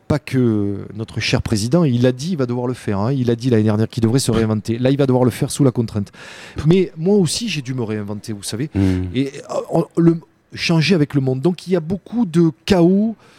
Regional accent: Provence-Alpes-Côte d'Azur, France; trop bon, trop con, on dit chez nous en Provence.

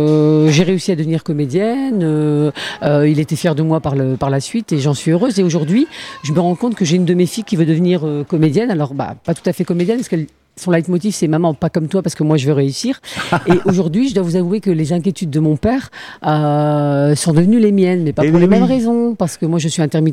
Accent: France; born there; Moi, je suis né en France.

